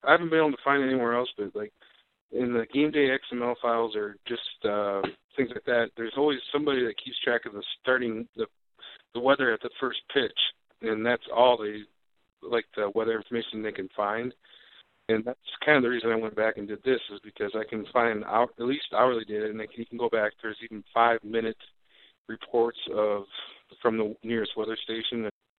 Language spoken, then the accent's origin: English; Wynn, Minnesota, United States; I'm from Wynn, Minnesota, and we had the only class in the state that had a meteorology class.